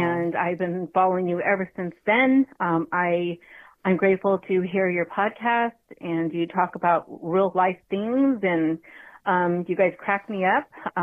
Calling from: San Jose, California, United States; Hello, Angela. … I am from San Jose.

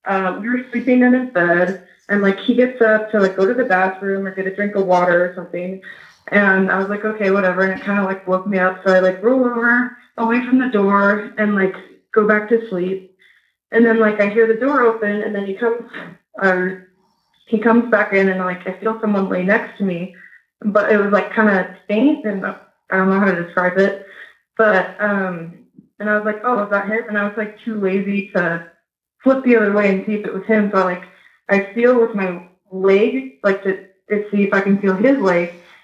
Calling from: Utah, United States; and I'm calling from Utah.

